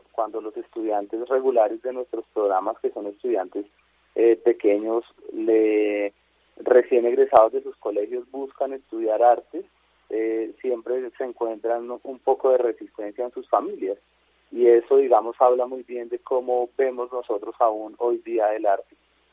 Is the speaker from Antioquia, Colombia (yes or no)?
no; Bogotá, Colombia; born there; lo digo como bogotano y bogotano de nacimiento